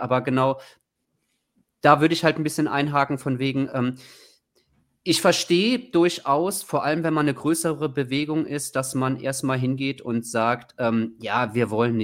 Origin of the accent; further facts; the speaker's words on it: Trier, Rhineland-Palatinate, Germany; ich komme aus Trier